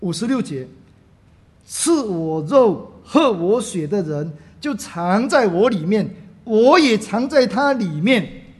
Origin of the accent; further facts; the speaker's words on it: China; 我们中国人有一句话说，恨不得吃你的肉啊